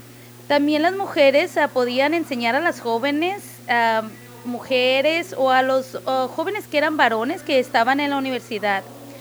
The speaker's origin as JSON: {"language": "Spanish", "region": "Washington", "country": "United States", "said": "yo soy del estado de Washington, y cuando vine aquí a Arizona por la Universidad Gran Cañón para jugar béisbol"}